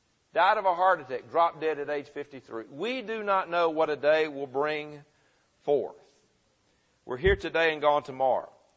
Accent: Murfreesboro, Tennessee, United States; Growing up in Murfreesboro, where we had Middle Tennessee State

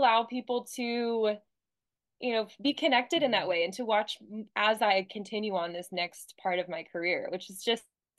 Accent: Pennsylvania, United States; And as you know, I'm in my home state of Pennsylvania right now.

